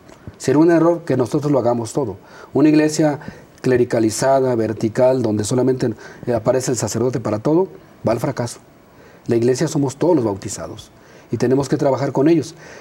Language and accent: Spanish; Tonalá, Jalisco, Mexico; En Tonalá también se puede, yo soy de Tonalá.